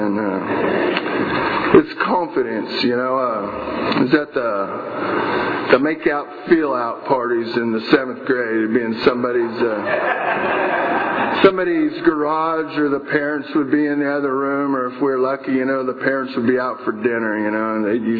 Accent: Exeter, South West England, United Kingdom; born there; I was born in Exeter, 1961.

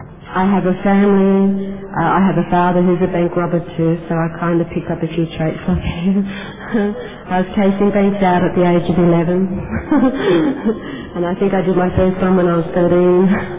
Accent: Australia; moved away; I had to go up and say I'm from Australia and that, and people say, oh, just talk to me. You don't sound Australian.

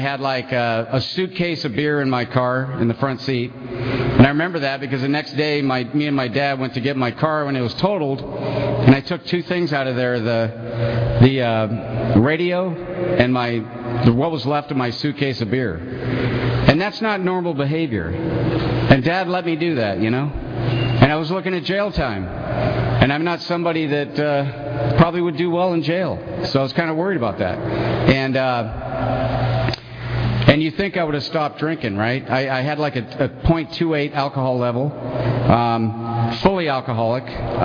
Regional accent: Fresno, California, United States; now in Clovis, United States; And I live in Clovis right now. I was raised in Fresno my whole life. I live in Clovis for about the last 10 years.

